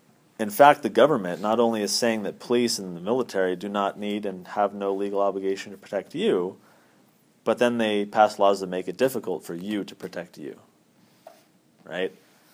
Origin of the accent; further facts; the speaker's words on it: San Diego, California, United States; I'm from San Diego, and there you're at the complete mercy of your county sheriff.